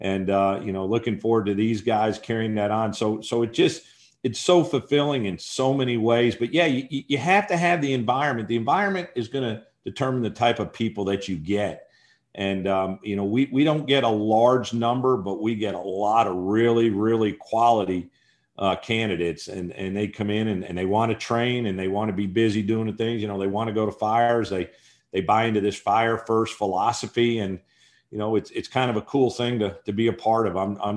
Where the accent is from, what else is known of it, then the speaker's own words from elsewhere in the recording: Croton-on-Hudson, New York, United States; I grew up 28 miles in New York City. There was a volunteer department, Croton-on-Hudson.